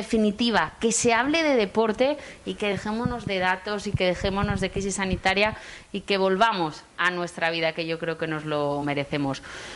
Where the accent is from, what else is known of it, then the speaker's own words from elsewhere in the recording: Asturias, Spain; lo afortunados que somos los asturianos de vivir en un rincón de España